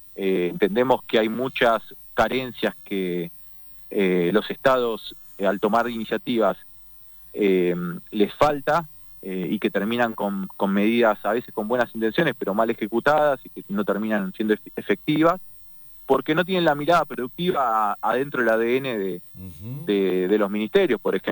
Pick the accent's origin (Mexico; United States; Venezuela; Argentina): Argentina; Buenos Aires